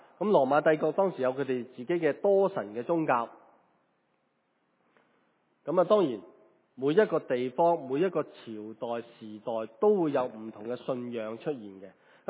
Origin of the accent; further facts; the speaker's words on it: China; 我哋可以今日称中国人以外嘅人系外邦人。我哋中国人唔单止称外邦人，我哋又即是连个省以外我们都叫外省人啊。